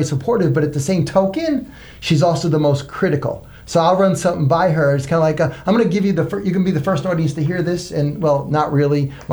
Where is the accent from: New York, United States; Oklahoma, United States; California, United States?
New York, United States; Bronx; For example, I talk about growing up in the South.